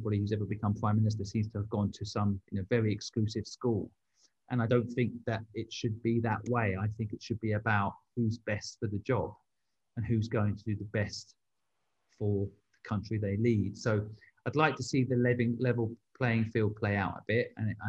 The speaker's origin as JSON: {"language": "English", "region": "England", "country": "United Kingdom", "said": "I'm English"}